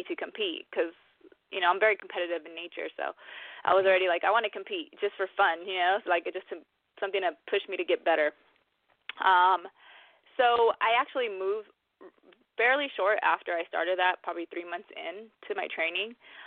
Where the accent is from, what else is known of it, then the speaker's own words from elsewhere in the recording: Wilmington, United States; growing up in Wilmington, you know, I've had my practice.